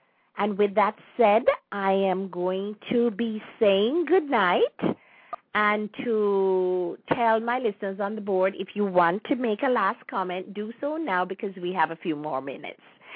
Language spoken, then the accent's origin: English; Jamaica; now in United States; I was born and raised in Jamaica.